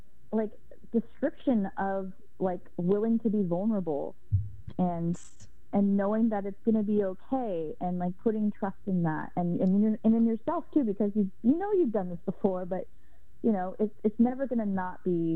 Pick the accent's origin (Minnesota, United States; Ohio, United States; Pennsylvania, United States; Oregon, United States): Oregon, United States; And especially growing up in Oregon, it's like monsoon season is year round.